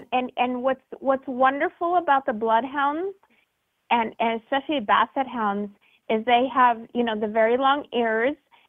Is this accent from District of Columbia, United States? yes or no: no; California, United States; I am from Southern California.